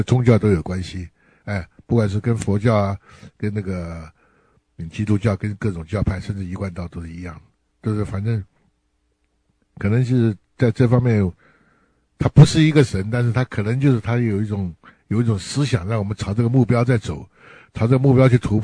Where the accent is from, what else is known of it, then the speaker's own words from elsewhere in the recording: Taiwan; also born or lived in Hawaii; now in California, United States; 我也是台湾来的，我练的是国立艺专啊，那原来住在夏威夷，现在住在夏威夷，搬到加州来了，